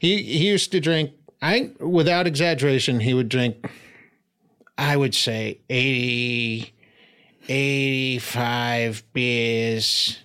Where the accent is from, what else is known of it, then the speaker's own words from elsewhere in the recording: Medford, Massachusetts, United States; Yeah, I'm from Medford, Massachusetts.